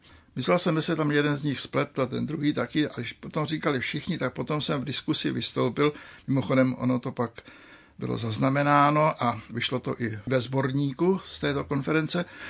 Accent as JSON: {"language": "Czech", "town": "Vysoká nad Labem", "region": "Hradec Králové Region", "country": "Czechia", "also_born_or_lived": "Pardubice", "lives_now": "Rychnov nad Kněžnou, Czechia", "said": "Já jsem se narodil v Pardubicích, ale pocházím z Vysoké nad Labem, tož je vesnice mezi Hradcem a Pardubicemi. Do Rychnova nad Kněžnou jsem přišel v únoru roku 1960"}